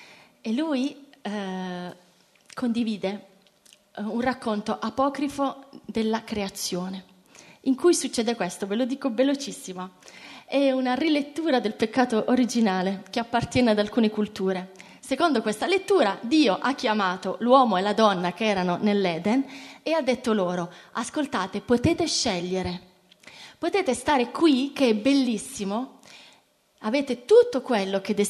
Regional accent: Bari, Apulia, Italy; Io sono nata a Bari, una città dalla temperatura molto mite

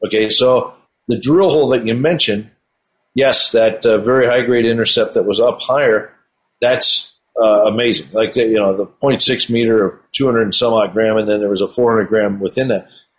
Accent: Colorado, United States; First of all, I grew up here in the Colorado area, and we have a number of alkaline gold systems in this state

